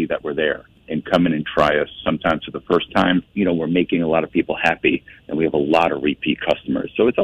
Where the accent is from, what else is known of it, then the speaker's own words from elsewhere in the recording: Waterbury, Connecticut, United States; I started cooking when I was 15. I'm from Waterbury, Connecticut.